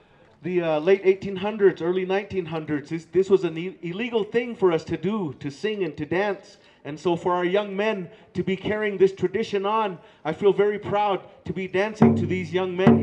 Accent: Arizona, United States; We come from the Hopi Nation, and we're very grateful for our singers.

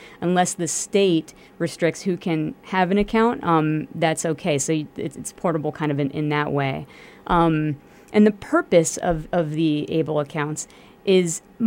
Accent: Bethlehem, Pennsylvania, United States; also born or lived in Chicago; So I am a native of the Lehigh Valley. I'm from Bethlehem. And I went to law school in Chicago at DePaul University College of Law.

